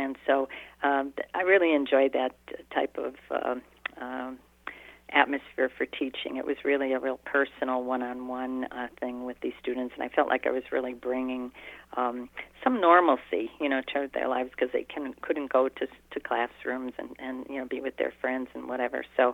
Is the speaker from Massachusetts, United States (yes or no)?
no; Pennsylvania, United States; now in Wheaton, United States; move away from my hometown and all the family that I had in the area in Pennsylvania.